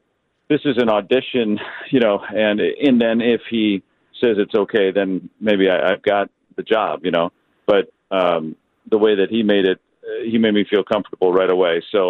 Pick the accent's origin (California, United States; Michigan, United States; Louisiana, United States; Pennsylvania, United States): Michigan, United States; Detroit; I said, well, I'm originally from Detroit.